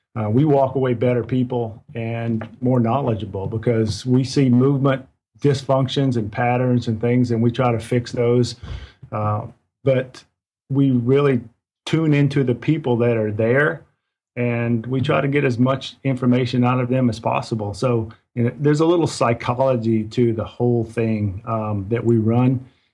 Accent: Macon, Georgia, United States

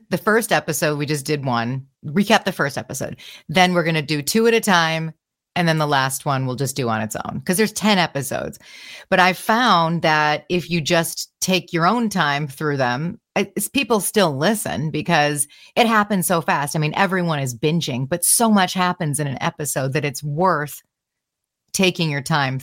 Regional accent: Michigan, United States; Shout out Kalamazoo. I'm from Michigan. What's up? Here's the mitten.

